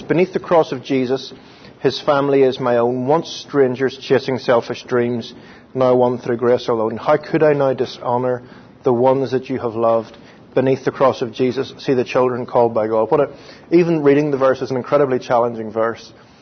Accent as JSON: {"language": "English", "country": "Ireland", "said": "I'm Irish, so I have to talk to you like I'm having a conversation."}